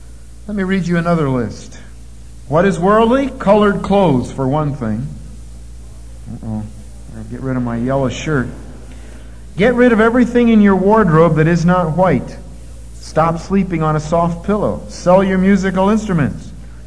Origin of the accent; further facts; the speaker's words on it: Northeast, United States; The list I grew up with in the Northeast?